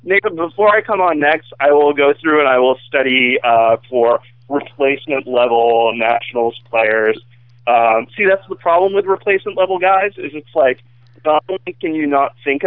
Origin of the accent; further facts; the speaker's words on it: Boston, Massachusetts, United States; growing up in Boston, it's a very availability, heuristic-driven thing